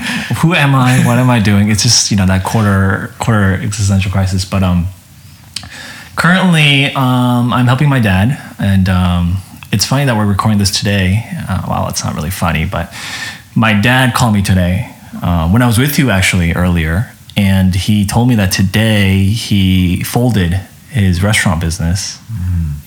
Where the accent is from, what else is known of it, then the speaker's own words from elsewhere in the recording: Torrance, California, United States; also born or lived in South Korea; I immigrated to Los Angeles, actually, when I was really young. So when I was six, I was born in Korea, and we moved to Torrance, California, which is in South Bay.